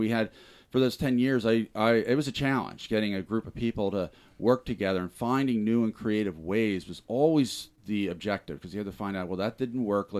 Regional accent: Jenkintown, Pennsylvania, United States; I grew up in Jenkintown, Montgomery County. I lived in Montgomery County my entire life until about 2 years ago. I moved to South Philadelphia when I remarried.

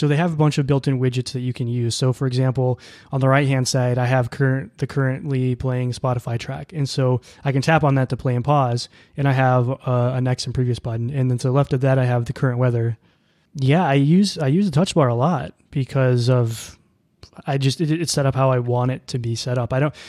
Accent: Minnesota, United States; I mean, I grew up in Minnesota, right? I've never heard that term before.

